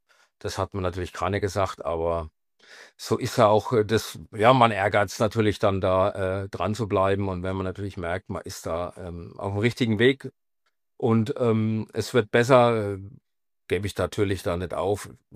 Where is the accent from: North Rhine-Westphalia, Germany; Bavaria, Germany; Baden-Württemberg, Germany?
Bavaria, Germany; Marktheidenfeld; Also ich komme aus Marktheidenfeld, das liegt hier zwischen Würzburg und Aschaffenburg an der A3. Das ist relativ idyllisch.